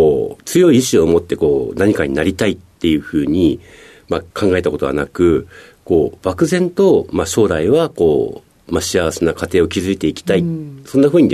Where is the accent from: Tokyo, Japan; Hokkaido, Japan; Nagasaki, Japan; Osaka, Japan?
Hokkaido, Japan; Obihiro; 北海道の帯広市となります。